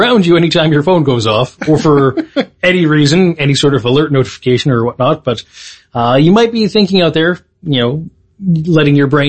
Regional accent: England, United Kingdom; I am English.

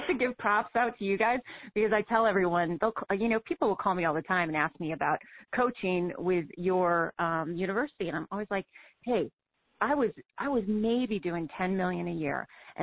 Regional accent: Madison, Wisconsin, United States; My dad was actually a real estate broker out of Madison, Wisconsin. So I grew up in Wisconsin, grew up in this business

